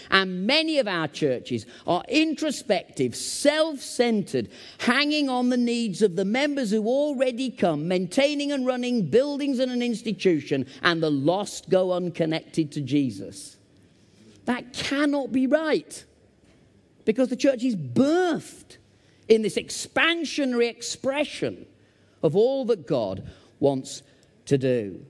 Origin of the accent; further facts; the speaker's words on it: Preston, North West England, United Kingdom; also born or lived in Sheffield; I was born in Sheffield in Yorkshire, and I grew up in Preston in Lancashire, so I'm a bit confused.